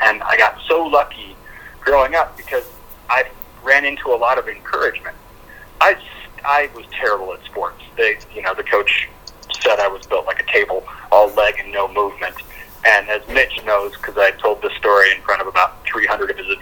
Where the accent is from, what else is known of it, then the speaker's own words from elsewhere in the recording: Edgemont, South Dakota, United States; also born or lived in Nebraska, United States; My childhood, when I think back on it, it doesn't get much more Mayberry than what I got to grow up in. Edgemont's a town of about 500 people. It's a ranching, railroading town.